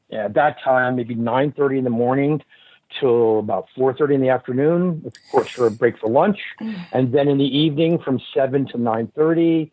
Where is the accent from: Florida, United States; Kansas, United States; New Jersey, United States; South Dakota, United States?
Florida, United States; St. Petersburg; and I'm from St. Petersburg, Florida, and they spring train in Clearwater, Florida.